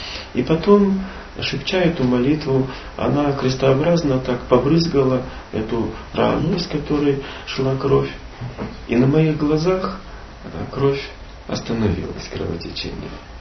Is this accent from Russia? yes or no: yes; Altai Krai, Russia; Я родом с Алтайского края. Мама живет в городе Барнауле. Там же старший брат и большинство родственников.